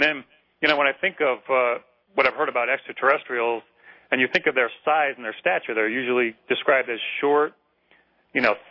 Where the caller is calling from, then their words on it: Gainesville, Florida, United States; I'm calling from Gainesville, Florida.